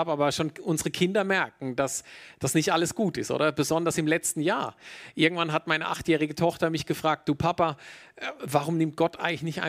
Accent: Germany; born there; Ich habe das inzwischen gelernt als gebürtiger Deutscher, dass man mit guten Schuhen in die Berge geht, gute Ausrüstung braucht.

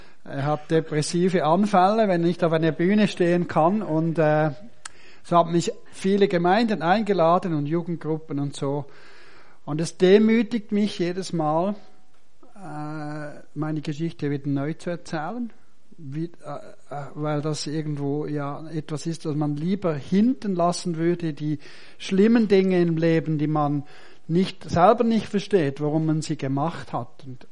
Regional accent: St. Gallen, Switzerland; Ich bin also aufgewachsen im St. Galler Rheintal.

